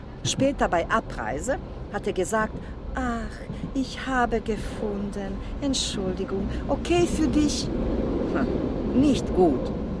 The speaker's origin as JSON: {"language": "German", "country": "Bosnia & Herzegovina", "second_language": "German", "moved": "yes", "lives_now": "Frankfurt, Germany"}